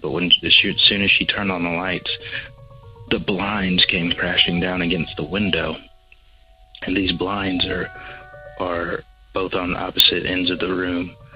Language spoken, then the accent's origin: English; Georgia, United States; I'm from Georgia.